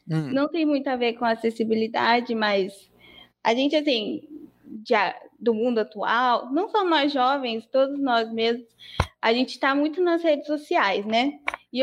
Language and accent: Portuguese; São Paulo, Brazil; now in Pindamonhangaba, Brazil; Eu sou paulista, eu sou de São Paulo, eu moro em Pindamonhangaba.